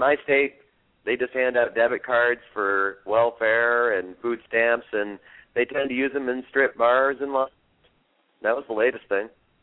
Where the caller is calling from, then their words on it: North Hollywood, California, United States; I'm calling you from North Hollywood. This is liberal as it gets, right?